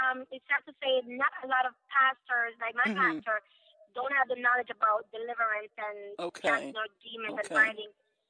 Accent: Jamaica; I'm originally from Jamaica. Both of us are from Jamaica.

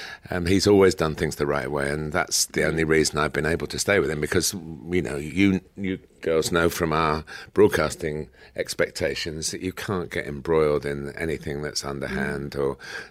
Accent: Chester, North West England, United Kingdom; born there; I was born in Chester

